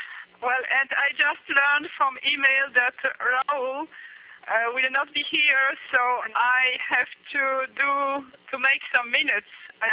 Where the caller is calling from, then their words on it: Warsaw, Masovian Voivodeship, Poland; English is a second language; I am calling you from Warsaw in Poland.